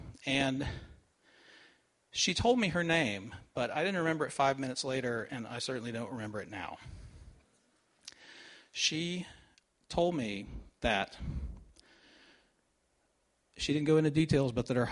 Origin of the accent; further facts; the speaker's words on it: Knoxville, Tennessee, United States; I grew up in East Tennessee, in and around a small city called Knoxville, kind of an overgrown college town.